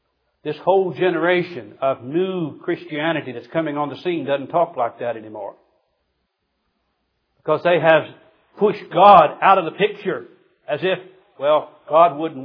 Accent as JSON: {"language": "English", "region": "Missouri", "country": "United States", "tie": "born or raised there", "said": "When I was a child growing up in Southwest Missouri"}